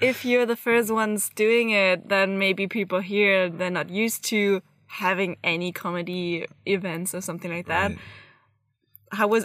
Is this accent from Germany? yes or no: yes; Germany; now in China; I'm born and raised in Germany and I moved to China in 2016 to establish our company.